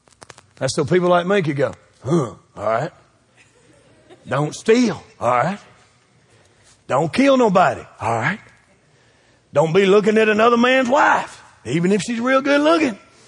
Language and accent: English; Bowling Green, Kentucky, United States; Because when I'm on the plane, they'll go, where are you from? I said, Bowling Green, Kentucky.